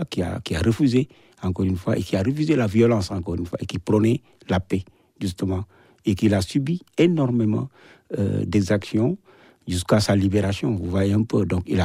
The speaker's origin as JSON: {"language": "French", "country": "Senegal", "said": "on a gardé notre identité en tant que Sénégalais, en tant qu'Africain."}